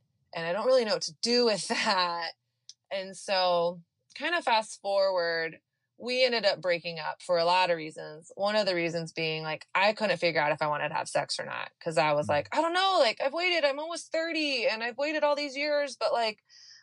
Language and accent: English; Texas, United States; I grew up in the South in Texas during the height of the purity culture.